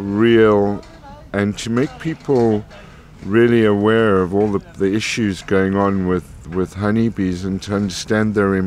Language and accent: English; South Africa; moved away as an adult; now in United Kingdom; I'm South African, and I came to the UK in 1999.